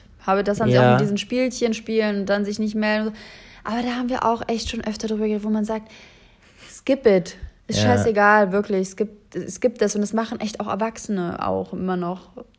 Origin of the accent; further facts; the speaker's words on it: Kassel, Hesse, Germany; Ich bin in Kassel Waldau groß geworden.